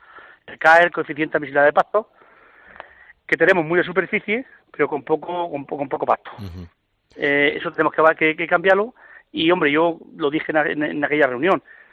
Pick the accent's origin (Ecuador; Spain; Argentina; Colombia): Spain; Santiago de la Espada, Andalusia; Yo soy de Santiago de la Espada, como te has dicho, y aquí tenemos 20 y tantos jóvenes que se van a incorporar.